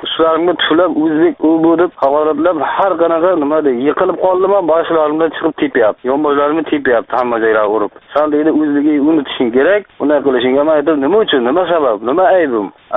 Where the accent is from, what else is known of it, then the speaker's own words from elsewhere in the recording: Navoiy, Navoiy Region, Uzbekistan; Aytdim, men Navoiydanman, sen qaydasan?